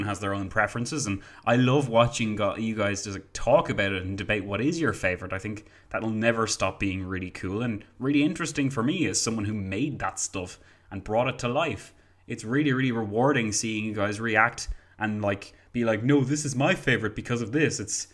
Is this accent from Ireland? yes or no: yes; Ireland; I'm from Ireland